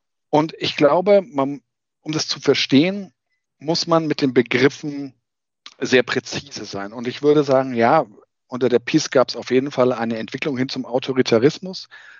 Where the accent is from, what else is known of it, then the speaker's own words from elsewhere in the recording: Bavaria, Germany; born there; ich komme gebürtig aus Bayern.